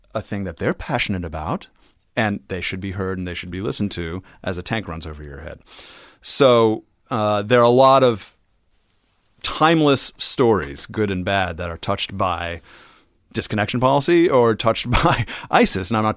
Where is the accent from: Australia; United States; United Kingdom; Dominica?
United States; Boston, Massachusetts; I grew up outside Boston. Wicked smart.